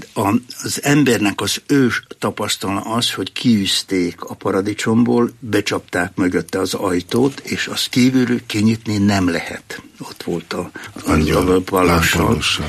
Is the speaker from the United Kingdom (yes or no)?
no; Croatia; also born or lived in Serbia; Én magyar vagyok. Jugoszláviába, most már mondják, Szerbiába születtem. Horvátországban nevelkedtem.